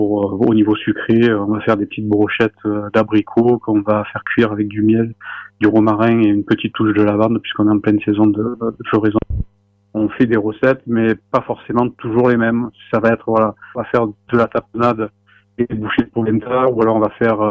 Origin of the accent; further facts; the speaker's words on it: Provence-Alpes-Côte d'Azur, France; Donc pour nous, ça peut sembler simple en tant que provençal